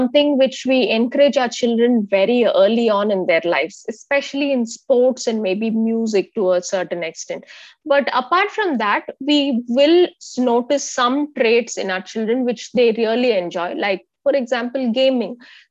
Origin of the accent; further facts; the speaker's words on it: India; As Indian parents, we limit ourselves into STEM-based and, you know, something very concrete, right?